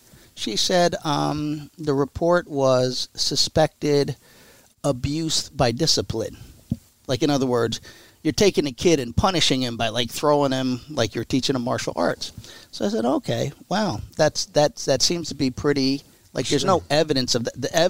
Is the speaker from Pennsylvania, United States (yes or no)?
yes; Philadelphia, Pennsylvania, United States; I'm from Southwest Philly. We don't do hockey, right?